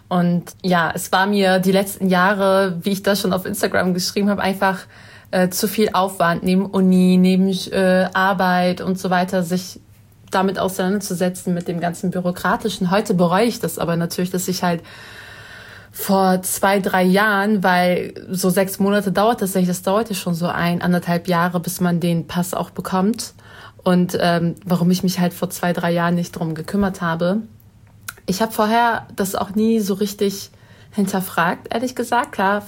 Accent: Bremen, Germany; ich arbeite bei Radio Bremen. Ich bin auch gebürtig Bremerin, dort geboren, aufgewachsen. Ich bin die Enkelin von türkischen GastarbeiterInnen in der dritten Generation und habe tatsächlich bisher den türkischen Pass.

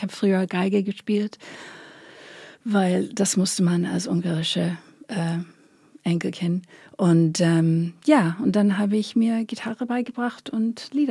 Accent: New York, United States; Tut mir leid, ich komme aus New York, ich liebe meine Familie.

